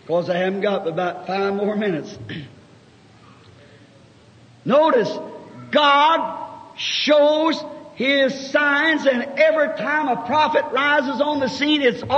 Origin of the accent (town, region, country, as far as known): Ireland